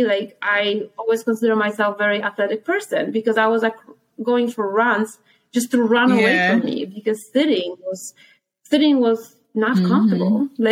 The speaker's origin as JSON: {"language": "English", "country": "Poland", "said": "So I am from Poland."}